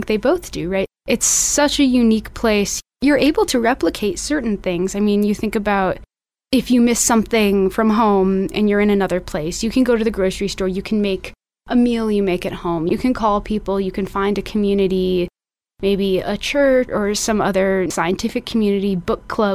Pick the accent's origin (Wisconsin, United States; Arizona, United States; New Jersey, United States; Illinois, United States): Wisconsin, United States; Beloit; now in Armenia; I am a volunteer with Birthright Armenia right now. I'm originally from Beloit, Wisconsin, and I've been in Armenia for a good amount of months at this point